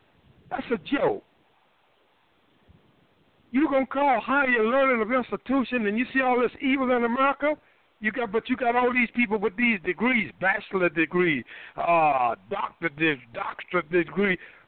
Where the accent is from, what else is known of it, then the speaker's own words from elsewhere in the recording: Durham, North Carolina, United States; In my hometown, Durham, North Carolina, in the 50s, before they integrated